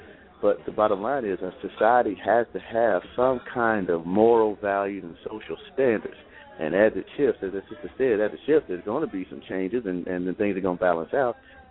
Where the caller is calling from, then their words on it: Jacksonville, Florida, United States; I'm in Florida, Jacksonville, Florida.